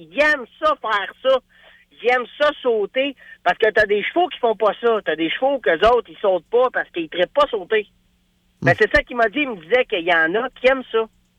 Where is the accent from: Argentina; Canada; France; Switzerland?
Canada; Quebec; On peut être très, très fier en tant que Québécois de dire que Saint-Tite est reconnu mondialement.